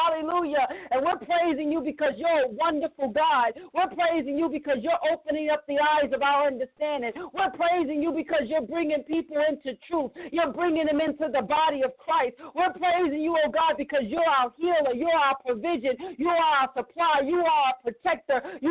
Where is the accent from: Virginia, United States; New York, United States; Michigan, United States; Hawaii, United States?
New York, United States; also born or lived in Jamaica; I'm Jamaican, and I'm from New York, and we talk very fast.